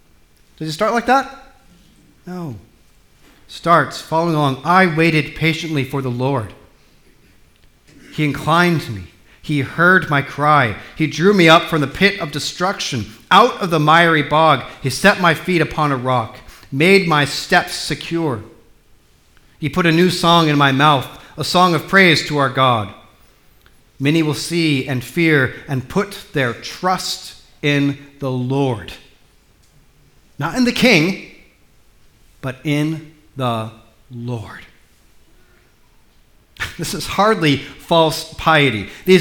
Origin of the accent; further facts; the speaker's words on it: United States; When I was growing up in the United States, I remember hearing a lot of talk, not so much from my parents, but just from the culture in which I lived.